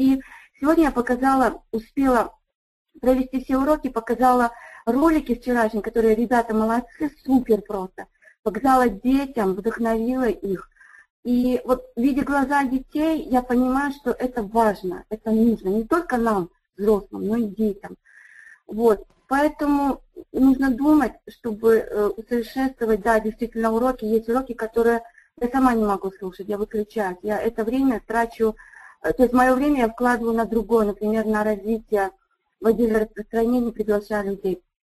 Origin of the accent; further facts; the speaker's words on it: Tajikistan; хочется для своего народа, я из Таджикистана, быть вкладом, сделать что-то больше.